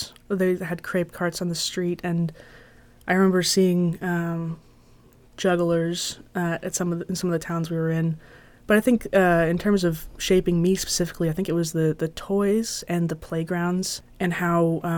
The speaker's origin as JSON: {"language": "English", "town": "Fort Leonard Wood", "region": "Missouri", "country": "United States", "tie": "born there", "said": "So I grew up moving around a lot. I was born in Missouri at Fort Leonard Wood."}